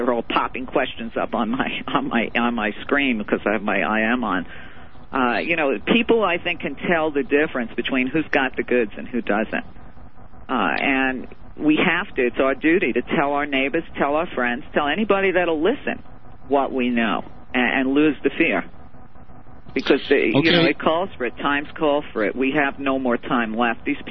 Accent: United States; reading your book was painful as an American

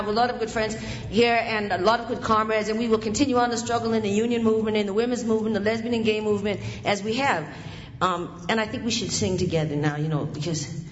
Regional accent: Nova Scotia, Canada; I always think I come from Nova Scotia, you know, like my parents were coal miners.

